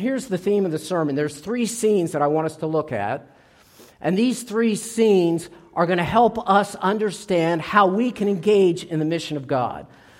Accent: East Coast, United States; And I grew up on the East Coast and used to love going to the ocean

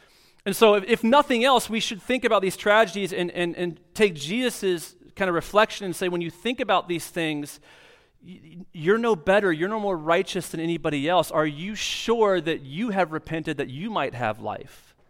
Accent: Dayton, Ohio, United States; And in Dayton, Ohio, you know, is kind of my hometown. I grew up in a suburb just south of Dayton.

